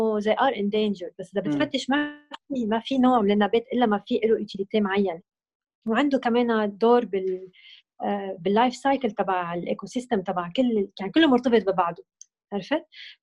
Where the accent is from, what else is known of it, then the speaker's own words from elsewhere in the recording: Lebanon; نحن مثلا كلبنانية we are native عشنا هون خلقانين هون وربيانين هون